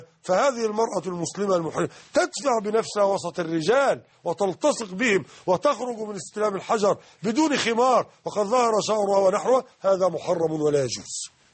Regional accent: Egypt; يعني من اللهجة العامية عندنا في مصر يزحلقك

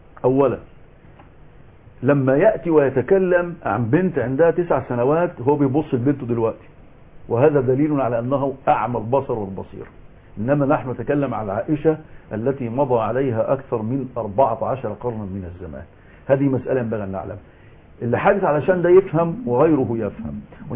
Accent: Egypt; عندنا في مصر

